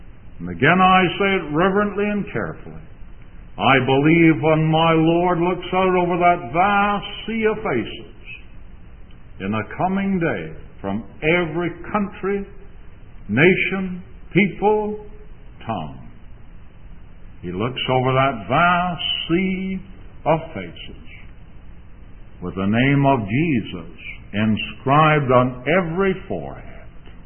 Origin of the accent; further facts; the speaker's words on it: Galt, Ontario, Canada; The night before, he had said to me on the streets of my hometown of Galt